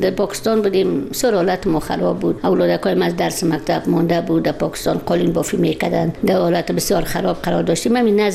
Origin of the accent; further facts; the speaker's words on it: Afghanistan; در افغانستان در ملک وطنم پس برم